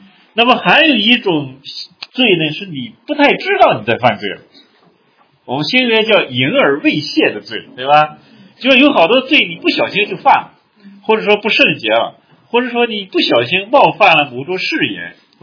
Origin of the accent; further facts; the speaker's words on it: China; 我发现这个东西是我们中国人的嗜好